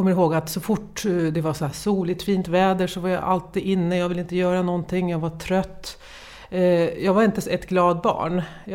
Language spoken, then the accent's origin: Swedish; Istanbul, Turkey; Det är lite orientalisk och jag kommer från Istanbul.